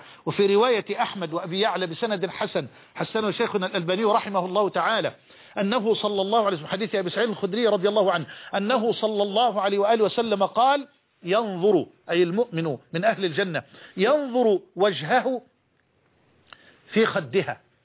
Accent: Egypt

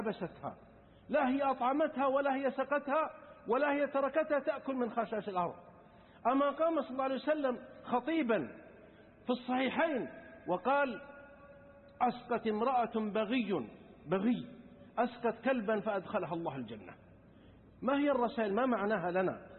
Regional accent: Saudi Arabia; من العلماء الآن والمشايخ عندنا في السعودية وفي غيرها

